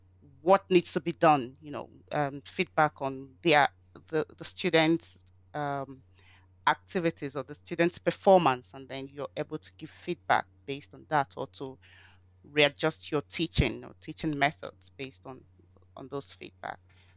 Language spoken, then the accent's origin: English; Nigeria; moved away as an adult; also born or lived in Istanbul; now in Newcastle, United Kingdom; I'm from Nigeria. And I was born and brought up in Nigeria. I lived there until about 4 years ago when I moved to Istanbul and then Newcastle.